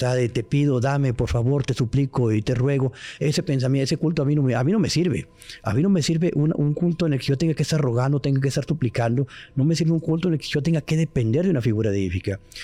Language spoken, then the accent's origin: Spanish; Matamoros, Tamaulipas, Mexico; also born or lived in Guadalupe, Nuevo León; Yo vivía en Juárez, en Guadalupe, Nuevo León, Monterrey, Guadalupe, y me regresé a Matamoros, Tamaulipas, de donde soy nativo.